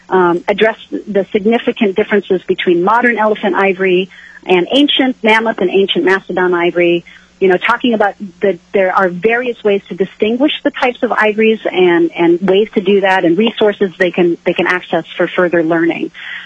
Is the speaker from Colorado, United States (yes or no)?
no; Skagway, Alaska, United States; I am from Skagway. I'm a small business owner and artist here in Skagway.